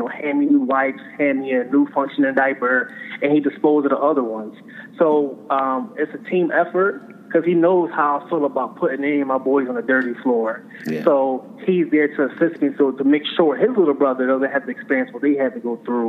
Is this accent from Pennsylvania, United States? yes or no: yes; Philadelphia, Pennsylvania, United States; I'm a guy from Philadelphia. I'm raised in Philadelphia for a number of years. When you come out that city, you have a mentality of not wanting to do better, in my case.